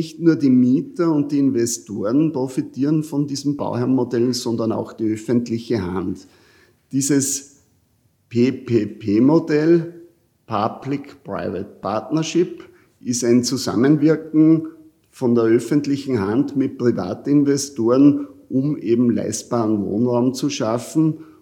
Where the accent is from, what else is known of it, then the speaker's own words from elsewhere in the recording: Linz, Upper Austria, Austria; Und nachdem ich in Linz noch nichts habe, in meiner Heimatstadt